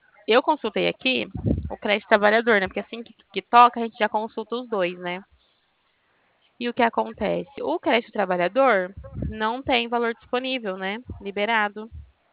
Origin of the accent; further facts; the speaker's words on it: Bebedouro, São Paulo, Brazil; Sou de Bebedouro.